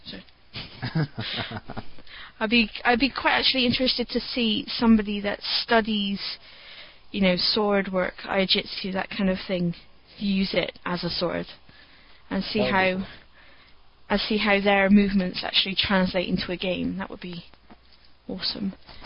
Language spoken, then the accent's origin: English; Texas, United States; I wouldn't know the names of the countries that surround England because I am from Texas.